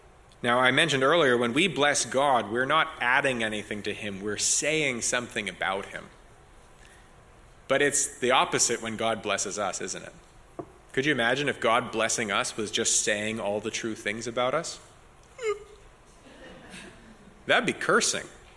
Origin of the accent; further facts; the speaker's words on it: Canada; I'm actually Canadian.